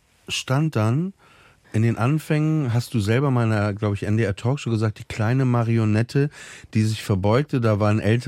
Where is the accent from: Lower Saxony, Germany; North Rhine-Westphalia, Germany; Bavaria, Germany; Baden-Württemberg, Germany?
Lower Saxony, Germany; Papenburg; Ich bin in Papenburg im Emsland aufgewachsen